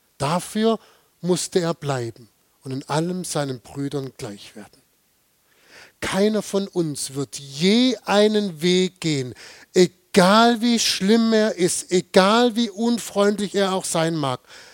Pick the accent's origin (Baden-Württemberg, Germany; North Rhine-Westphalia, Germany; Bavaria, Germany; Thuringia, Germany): Baden-Württemberg, Germany; Biberach; Ich komme aus Biberach und an Heiligabend, da gibt es in Biberach immer ein ganz besonderes Event.